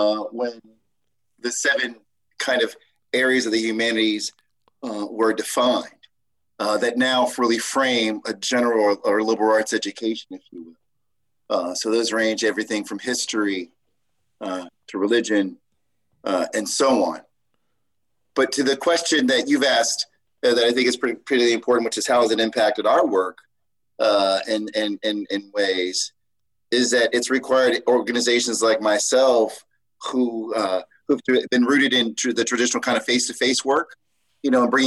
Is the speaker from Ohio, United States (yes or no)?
yes; Dayton, Ohio, United States; For you may know, Jack, that I was born and raised in Dayton, Ohio, and on June 4th to be exact, I will turn 50 years of age.